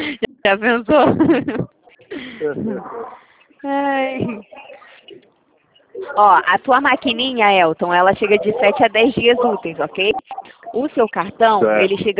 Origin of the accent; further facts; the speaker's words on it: Fortaleza, Ceará, Brazil; now in Rio de Janeiro, Brazil; a minha terra também é quase fim do mundo. Eu sou cearense, né? Porém, eu moro aqui no Rio já há muitos anos.